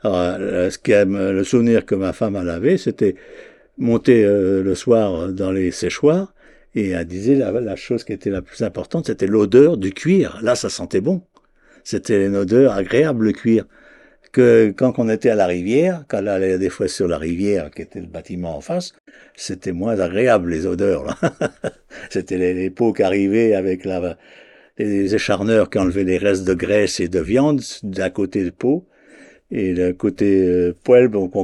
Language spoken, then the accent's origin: French; Saint-James, Pays de la Loire, France; je suis natif de la fonderie de Saint-James, sur Sarthe.